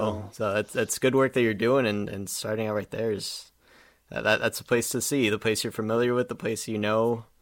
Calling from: Miami, Florida, United States; I'm down in Miami, Florida.

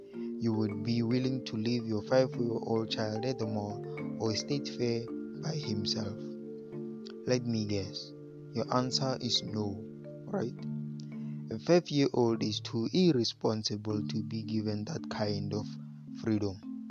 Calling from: South Africa; It is I and I … I'm broadcasting live from South Africa.

